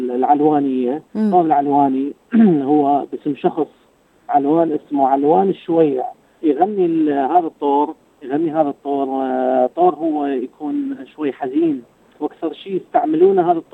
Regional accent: Ahvaz, Khuzestan, Iran; moved away; من بعد خروجي من الاحواز سافرت الى سوريا. نعم، ثم الى دبي، لبنان.

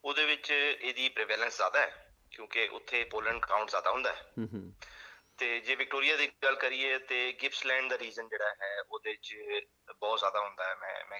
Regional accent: Lahore, Punjab, Pakistan; now in Australia; ਮੈਨੂੰ ਕੋਈ ਤਕਰੀਬਨ 12 ਸਾਲ ਹੋ ਗਏ। ਮੈਂ 12 ਸਾਲ ਪਹਿਲੇ ਮੈਂ ਪਾਕਿਸਤਾਨ ਤੋਂ ਲਾਹੌਰ ਤੋਂ ਮਾਈਗ੍ਰੇਟ ਕੀਤਾ

